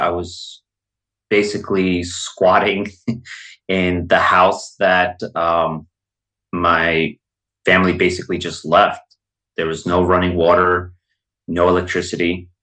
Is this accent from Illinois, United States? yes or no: no; New Jersey, United States; Here in New Jersey.